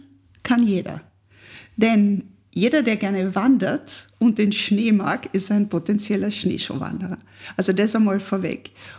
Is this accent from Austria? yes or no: yes; Carinthia, Austria; now in Styria, Austria; ich bin gebürtige Kärntnerin, bin aber schon lange in der Steiermark.